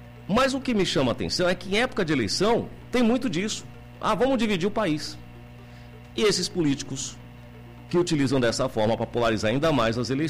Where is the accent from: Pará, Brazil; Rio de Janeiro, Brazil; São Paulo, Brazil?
São Paulo, Brazil; Rapaz, eu sou de São Paulo.